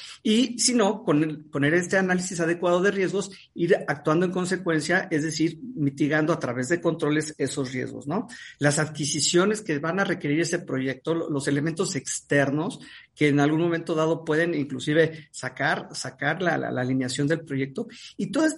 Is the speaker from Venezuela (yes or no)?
no; Mexico; como buenos mexicanos